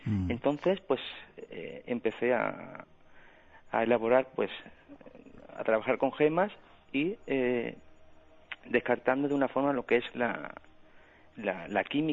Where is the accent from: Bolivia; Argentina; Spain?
Spain; Málaga, Andalusia; Soy de Málaga, pero de padre árabe.